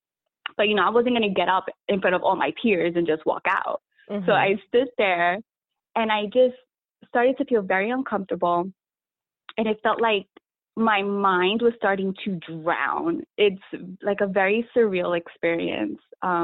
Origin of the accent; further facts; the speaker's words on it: New York tri-state area, United States; Yeah, so I grew up in New York, New Jersey area, tri-state area. I've been a commuter all my life, living in Jersey, having my career and schooling in New York.